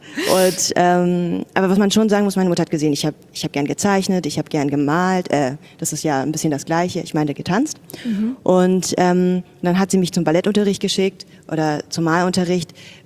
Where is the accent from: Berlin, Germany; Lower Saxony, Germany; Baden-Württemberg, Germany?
Berlin, Germany; Gebürtige Berlinerin.